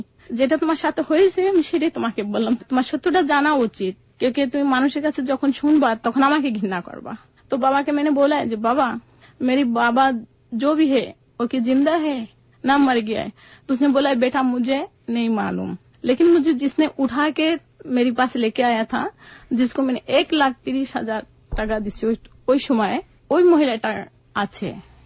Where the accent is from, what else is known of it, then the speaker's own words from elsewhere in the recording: Bangladesh; born there; আমার জন্ম বাংলাদেশে, আমি একটা মুক্তিযুদ্ধের মেয়ে ছিলাম।